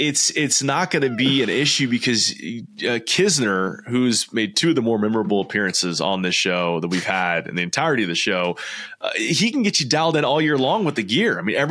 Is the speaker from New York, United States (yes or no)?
no; Fresno, California, United States; accent: North Carolina; also born or lived in North Carolina; as much as it may seem like I'm some guy from the South, given my acquired, you know, North Carolina accent and my love for the North Carolina Tar Heels, I am just a kid from Fresno, California.